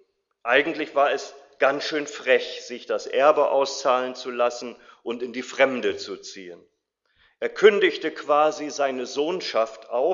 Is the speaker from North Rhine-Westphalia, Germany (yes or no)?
no; Bremen, Germany; also born or lived in Wittenburg; Aufgewachsen bin ich in Bremen.